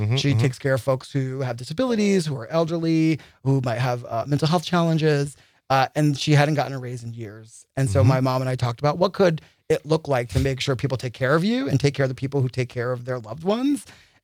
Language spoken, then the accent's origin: English; East Coast, United States; I'm from the East Coast. That's how I felt.